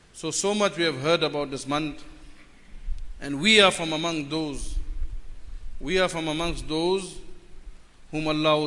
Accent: South Africa; we live in a time when we cannot take hardship, and moreover, we are South African Muslims.

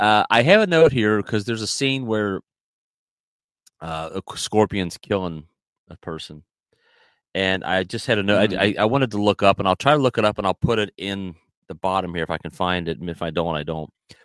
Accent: Ohio, United States; I grew up in the Midwest of America, Ohio. Our biggest fears were quicksand.

